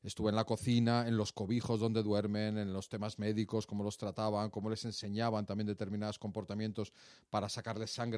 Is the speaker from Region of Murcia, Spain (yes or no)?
no; Madrid, Community of Madrid, Spain; yo soy de Madrid, soy de aquí, precisamente. He vivido toda mi vida en Madrid, mi padre era de Madrid, o sea, soy madrileño.